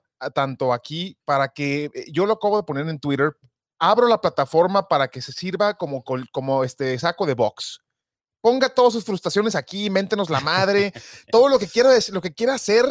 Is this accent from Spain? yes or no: no; Torreón, Coahuila, Mexico; Y recordarles que somos de Torreón